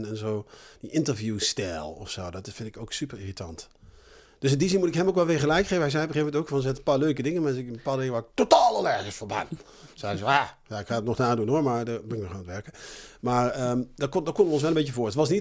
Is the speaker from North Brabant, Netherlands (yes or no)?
yes; North Brabant, Netherlands; Ik kom ook uit Brabant.